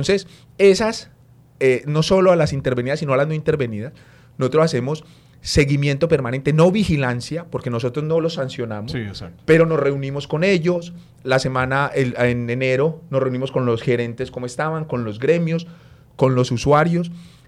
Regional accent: Pereira, Risaralda, Colombia; Además, yo soy de Pereira.

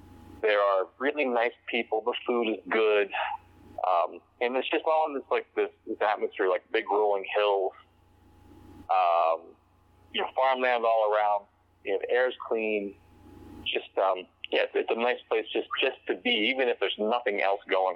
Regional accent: Pittsburgh, Pennsylvania, United States; So we're from Pittsburgh. It was our very first out of town show

